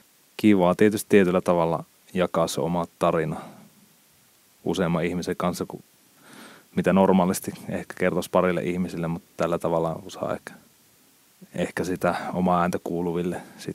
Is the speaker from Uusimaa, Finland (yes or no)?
no; Mikkeli, South Savo, Finland; Mä oon syntynyt Mikkelissä alun perin. Siellä kasvoin ja suurimman osa elämästäni on siellä asunut. Se oli mulle se kotiseutu. Ja on tietyllä tapaa tietysti vieläkin.